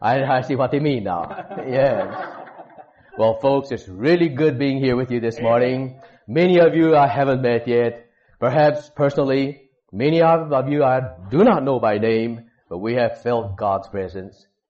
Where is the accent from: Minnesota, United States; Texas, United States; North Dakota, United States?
Texas, United States; First cold I've caught in 5 or 6 years, and I caught it when I came back to my hometown. You know, good old Texas cold.